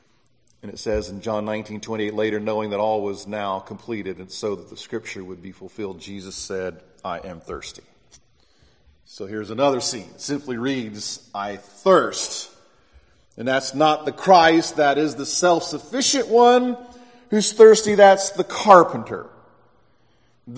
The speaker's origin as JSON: {"language": "English", "country": "United States", "tie": "born or raised there", "said": "Most of us growing up in the United States have trouble understanding the importance of water"}